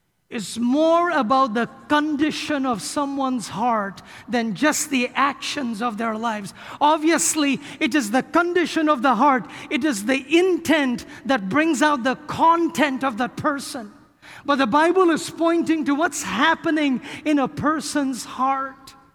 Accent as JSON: {"language": "English", "country": "India", "tie": "born or raised there", "said": "I grew up in India, a birthplace of many Eastern religions."}